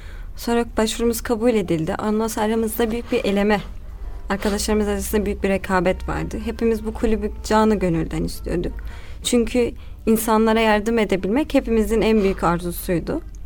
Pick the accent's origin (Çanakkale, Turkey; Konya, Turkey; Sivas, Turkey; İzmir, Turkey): Konya, Turkey; Konyalıyım.